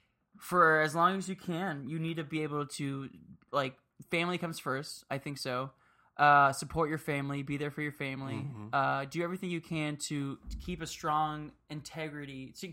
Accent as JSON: {"language": "English", "town": "Miami", "region": "Florida", "country": "United States", "tie": "born or raised there", "said": "Because I grew up in Miami, so on the weekends we'd go out."}